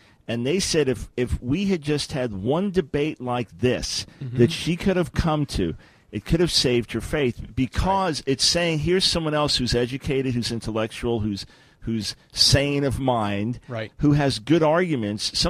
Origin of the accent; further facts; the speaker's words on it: New York, United States; as a New Yorker, appreciate that.